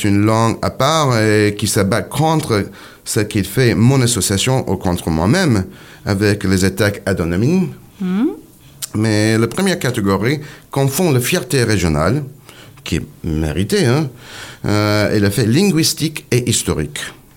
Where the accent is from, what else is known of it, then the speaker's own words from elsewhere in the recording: Texas, United States; French is a second language; je suis texan. Et donc, tout d'abord, je suis texan. Et par la suite, je suis du Sud. Et puis, je suis américain.